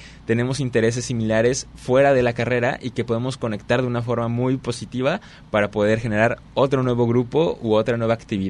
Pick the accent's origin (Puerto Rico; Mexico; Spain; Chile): Mexico; Guadalajara, Jalisco; yo soy de Guadalajara, pero vuelvo después de años de no ir